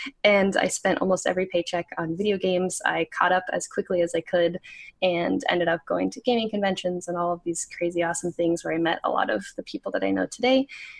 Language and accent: English; Florida, United States; Well, I grew up in Florida, and there I didn't really have a lot of access to video games growing up.